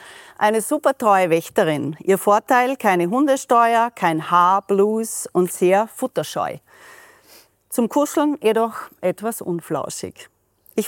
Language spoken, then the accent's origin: German; Austria; Jetzt, als Österreicherin muss ich noch schnell fragen